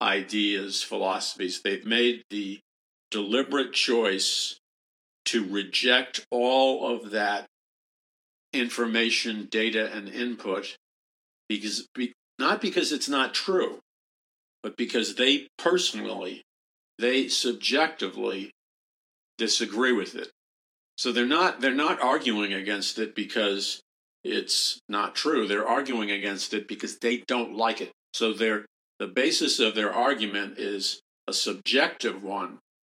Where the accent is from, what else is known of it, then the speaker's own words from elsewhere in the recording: New York City, New York, United States; And I don't know very much about cows because I grew up in New York City.